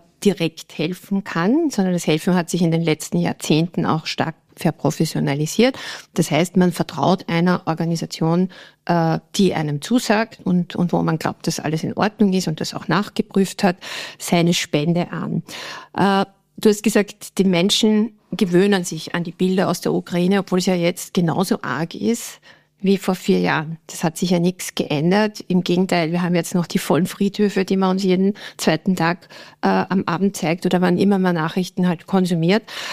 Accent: Austria; als Österreicherin

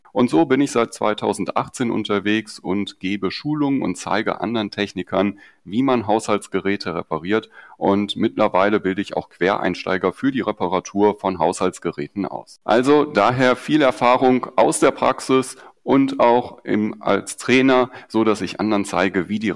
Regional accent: Paderborn, North Rhine-Westphalia, Germany; ich komme aus Paderborn

